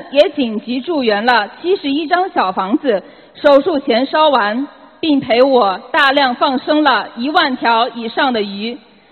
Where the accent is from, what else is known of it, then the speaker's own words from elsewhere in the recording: China; 我来自中国